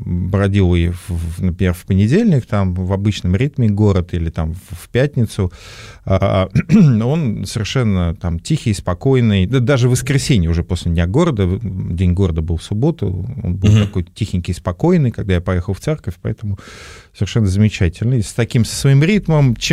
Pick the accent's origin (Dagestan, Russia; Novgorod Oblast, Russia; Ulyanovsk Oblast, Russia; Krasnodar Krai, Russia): Krasnodar Krai, Russia; Кубань я все детство провел на Кубани